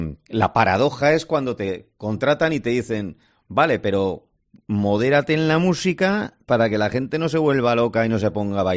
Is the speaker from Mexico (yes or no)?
no; Bilbao, Basque Country, Spain; en mi tierra, en Bilbao, hubo uno tremendo